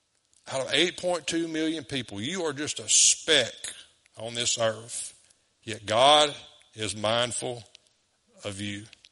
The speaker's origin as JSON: {"language": "English", "town": "DeQuincy", "region": "Louisiana", "country": "United States", "tie": "born or raised there", "said": "in our little town of Morgan City, 10,695 people. Still about 7,000 more people than what lives in my hometown of De Quincey."}